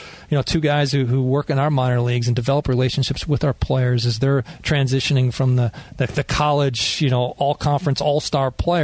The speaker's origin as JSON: {"language": "English", "region": "Wisconsin", "country": "United States", "tie": "born or raised there", "said": "you know, I grew up in the Midwest in Wisconsin. I was a Brewers fan."}